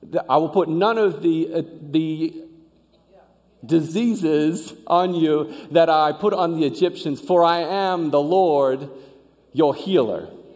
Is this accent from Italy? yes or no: no; Australia; I grew up in Australia with a swimming pool in the backyard